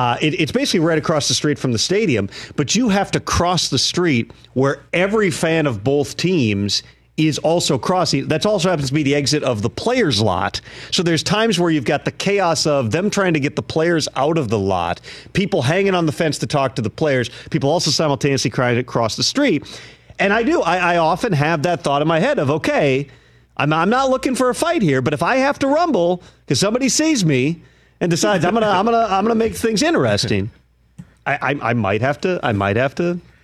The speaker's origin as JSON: {"language": "English", "region": "Minnesota", "country": "United States", "tie": "born or raised there", "said": "I'm not a Vikings fan. I grew up in Minnesota."}